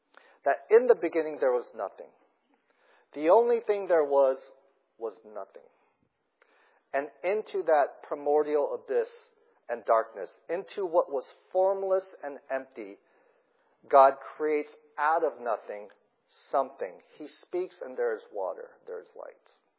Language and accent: English; Portland, Oregon, United States; I grew up in Portland, Oregon.